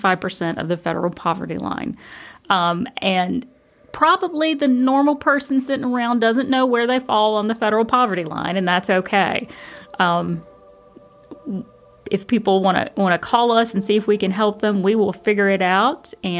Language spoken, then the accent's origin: English; United States; Well, part of it is from growing up in Madison County in a lower income household where my parents worked really hard to not have much.